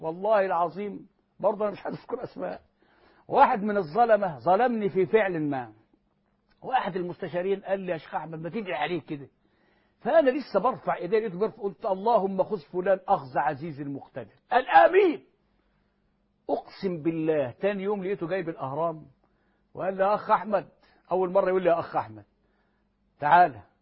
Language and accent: Arabic; Egypt; احنا عندنا في مصر